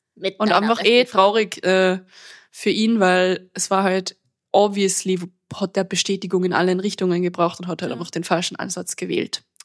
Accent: Salzburg, Austria; now in Vienna, Austria; Ja, wir sind aus Salzburg.

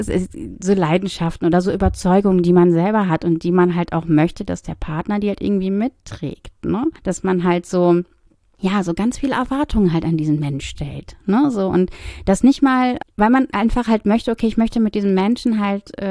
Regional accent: North Rhine-Westphalia, Germany; Ich komme ja aus dem Ruhrgebiet

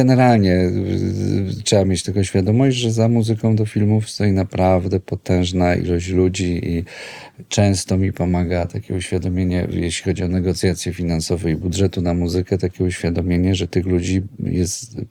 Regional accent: Kraków, Lesser Poland, Poland; ponieważ jestem chłopakiem z Nowej Huty, brzydko mówiąc, albo ładnie mówiąc

